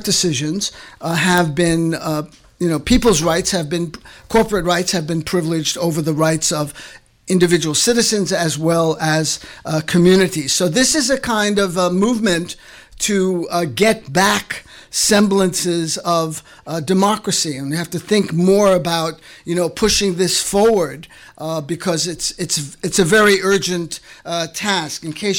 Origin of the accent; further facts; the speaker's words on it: Boulder, Colorado, United States; In another development in Boulder, my hometown, we voted to take over the local energy company.